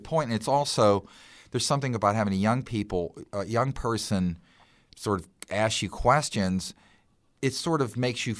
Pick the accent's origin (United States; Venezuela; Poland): United States; New Eagle, Pennsylvania; Because I grew up in the Mon Valley, and, you know, we pretty much – I lived in a little town called New Eagle, and we could walk to Monongahela where there was a theater.